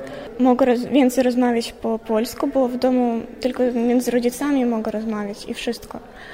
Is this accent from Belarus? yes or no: yes; Grodno, Grodno Region, Belarus; Polish is a second language; jestem z Grodna, z Białorusi. Mam 15 lat i pójdę do 11 klasy.